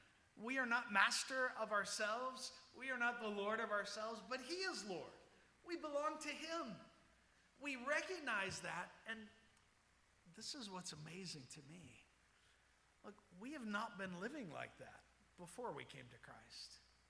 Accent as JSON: {"language": "English", "region": "the South", "country": "United States", "said": "I'm not just an American. I'm from the South. I'm not just a Southerner."}